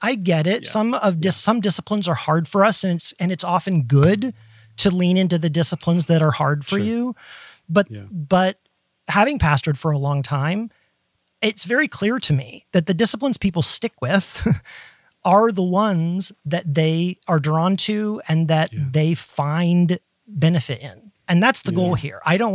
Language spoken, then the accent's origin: English; Ohio, United States; growing up in Ohio in the Midwest and the door frame in our kitchen that opened to the stairs going to the basement